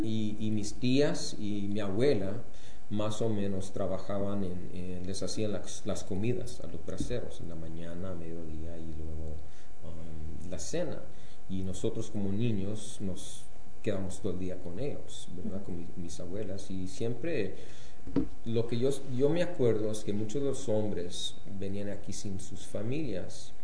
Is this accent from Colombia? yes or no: no; Phoenix, Arizona, United States; yo nací aquí en Phoenix, Arizona en 1952 y nací más o menos en un hospital local, sino que nos criamos aquí en este área de la ciudad que nombran West Phoenix. Y entonces, en ese tiempo, nos criamos en uno de los campos donde los migrantes vivían